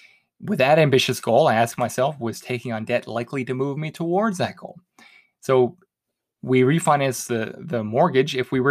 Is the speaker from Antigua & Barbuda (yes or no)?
no; Halifax, Nova Scotia, Canada; in 2018, my wife and I bought our first rental property in my hometown of Halifax, which we rent out.